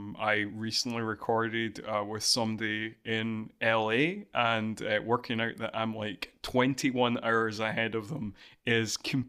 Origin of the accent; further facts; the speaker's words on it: Scotland, United Kingdom; accent: Scottish; now in New Zealand; I've only been here a couple months, so moved from Scotland. As listeners might pick up from my accent, I'm not very sure. That's definitely not a New Zealand accent.